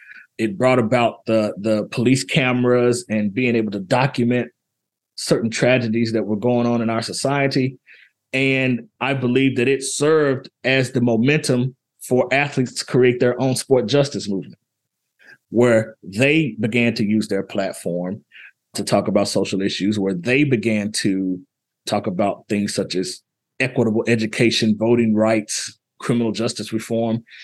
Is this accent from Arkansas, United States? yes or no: yes; Arkansas, United States; to go to my home state of Arkansas and talk to people there